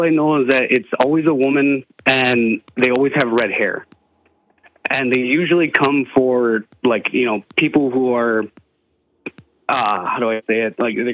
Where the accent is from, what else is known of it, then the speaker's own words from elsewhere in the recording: Stevens Point, Wisconsin, United States; And like I was born and raised in Stevens Point, so like I know this town. I've been around here. I've been throughout the whole state of Wisconsin